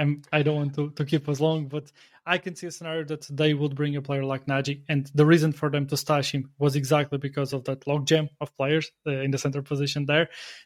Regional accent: Portugal; I'm from Portugal.

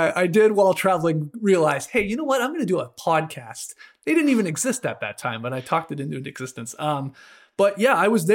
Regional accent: Canada; This is like what myself as a Canadian have been dreaming about for like 25 years.

